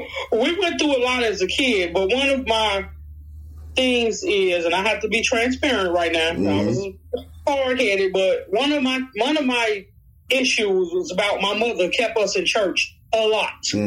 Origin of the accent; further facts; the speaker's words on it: Gary, Indiana, United States; I'm from Gary, Indiana.